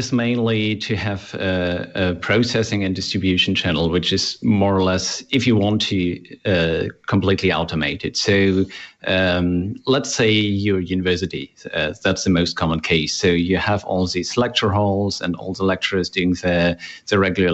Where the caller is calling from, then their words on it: Ostenburg, Germany; So I'm joining here from Ostenburg in Western Germany.